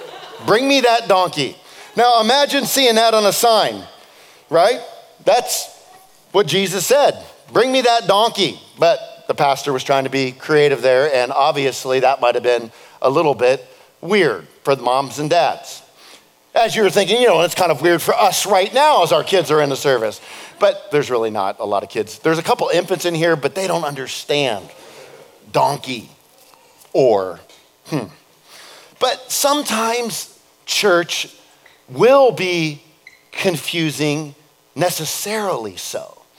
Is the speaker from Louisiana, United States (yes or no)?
no; California, United States; And that was part of what connected for me as a Californian. There wasn't a lot of church growing up.